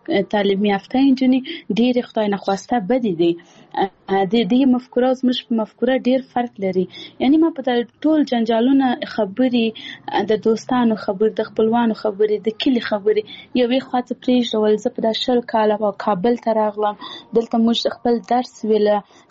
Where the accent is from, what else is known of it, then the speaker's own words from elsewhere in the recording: Paktia, Afghanistan; اول زه خپل د پکتیا ولایت یم، زه د یو کلي یم